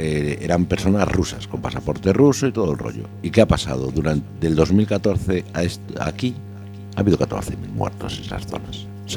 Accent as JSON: {"language": "Spanish", "region": "Galicia", "country": "Spain", "said": "yo como gallego, con la cultura de aquí, mi comida, mi forma de ser"}